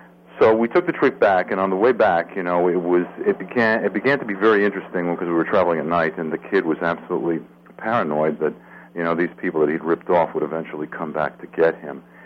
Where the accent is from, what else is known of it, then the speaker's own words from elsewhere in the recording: New York City, New York, United States; There's the old joke that I grew up in New York when it was safe to carry a gun.